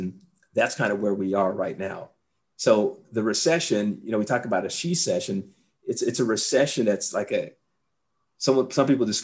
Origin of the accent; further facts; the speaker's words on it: Bay Area, California, United States; when I was back in California, where I grew up there, you know, we grew up in the Bay Area there.